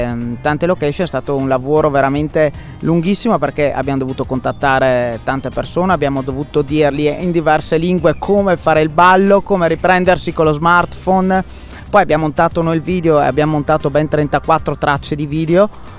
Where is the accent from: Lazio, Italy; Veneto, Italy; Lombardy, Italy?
Veneto, Italy; Verona; noi siamo veronesi, siamo veneti